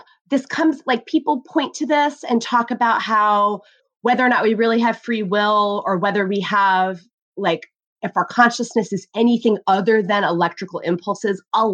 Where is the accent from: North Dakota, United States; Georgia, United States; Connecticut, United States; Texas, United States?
Connecticut, United States; I grew up in Connecticut. So just the word caught my eye. But if you grew up in Connecticut, you spend, at least in the 80s, a lot of time studying Mark Twain